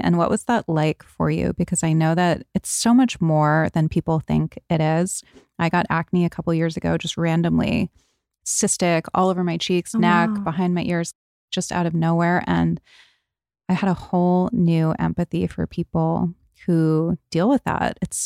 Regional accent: East Coast, United States; but I grew up on the East Coast.

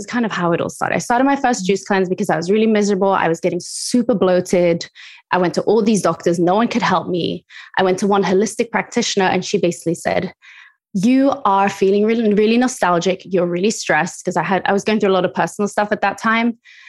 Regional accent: Spain; We grew up in Spain, so ingredients are pretty clean. It's a very different eating culture over there.

